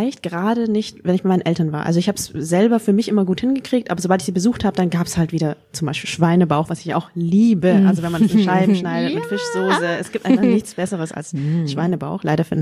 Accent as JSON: {"language": "German", "region": "Northern Vietnam", "country": "Vietnam", "said": "Ich bin ja aus dem Norden."}